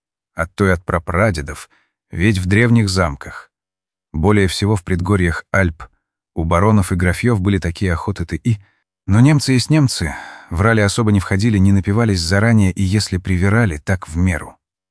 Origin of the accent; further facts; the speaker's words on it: Siberia, Russia; я из Таежной Сибири